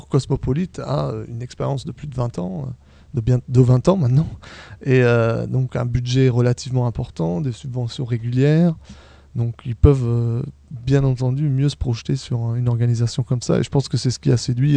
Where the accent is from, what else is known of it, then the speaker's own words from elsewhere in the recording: Centre-Val de Loire, France; parce que je suis d'Ayrton et j'habitais vraiment très proche du bord de l'Indre